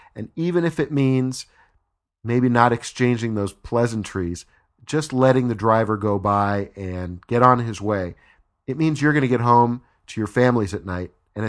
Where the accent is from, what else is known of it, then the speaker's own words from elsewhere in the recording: Glendale, California, United States; the local newspaper here in my hometown of Glendale, California, the Glendale News Press, which is part of the Los Angeles Times.